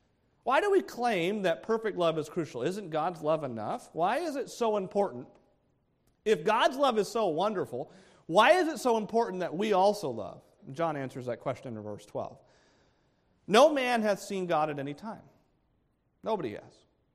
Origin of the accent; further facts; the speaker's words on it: United States; because I'm American